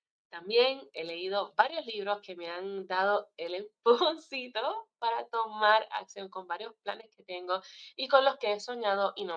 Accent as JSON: {"language": "Spanish", "country": "Puerto Rico", "said": "soy puertorriqueña y vivo en el archipiélago de Puerto Rico."}